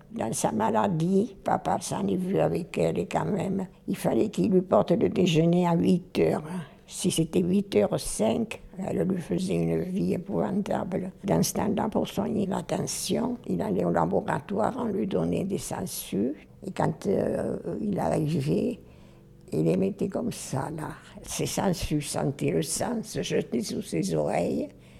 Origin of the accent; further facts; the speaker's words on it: Tournemire-Roquefort, Occitanie, France; born there; Je suis née à Tournemire-Roquefort, dans l'Aveyron.